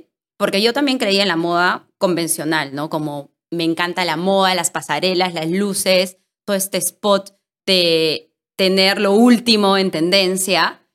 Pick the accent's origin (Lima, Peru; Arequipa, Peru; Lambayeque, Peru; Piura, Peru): Arequipa, Peru; Yo estaba en Arequipa, soy de Arequipa, estoy en la San Pablo